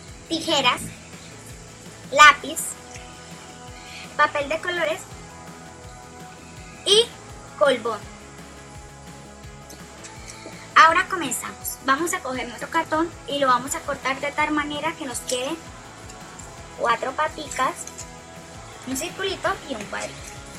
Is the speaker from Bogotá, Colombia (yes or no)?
no; Granada, Meta, Colombia; Somos de Granada Meta y en el día de hoy les vamos a explicar cómo hacer un cohete con materiales reciclados.